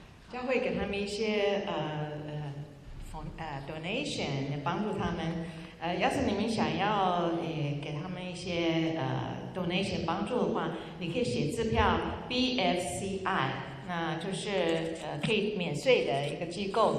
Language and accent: Chinese; China; 而且尤其他们做的工作是我们中国人的工作